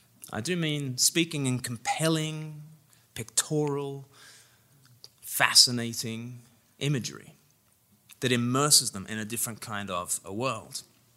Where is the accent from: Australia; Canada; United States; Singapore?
Australia; now in England, United Kingdom; because I'm Australian and I live in England, so we have a cup of tea.